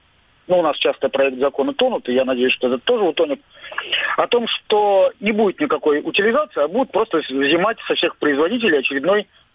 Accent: Saint Petersburg, Russia; я из Санкт-Петербурга

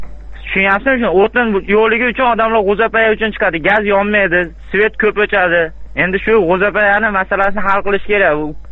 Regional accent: Andijan, Andijan Region, Uzbekistan; now in Barnaul, Russia; Andijondan.

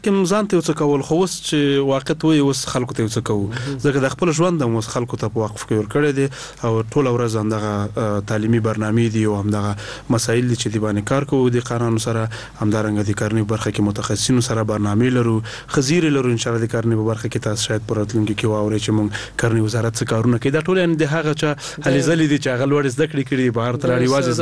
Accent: Nangarhar, Afghanistan; نو زه د ننګرهار ولایت یم

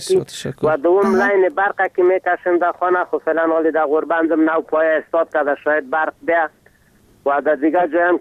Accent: Afghanistan; افغان هستیم از غربان به تماس شدیم.

